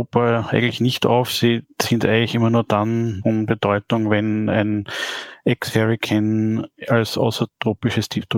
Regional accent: Austria; bei uns in Österreich

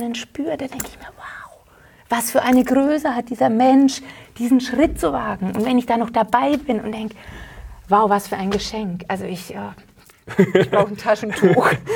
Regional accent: Hollstadt, Bavaria, Germany; now in Wülfershausen, Germany; ich komme ja ursprünglich aus Holstadt und bin dann nach Wülfershausen eben der Liebe wegen gezogen und lebe auch gerne hier.

